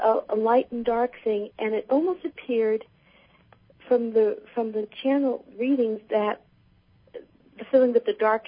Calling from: Merced, California, United States; Oh, I'm calling from Merced, California.

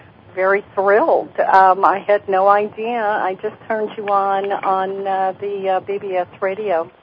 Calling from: Naples, Florida, United States; I'm calling from Naples, Florida.

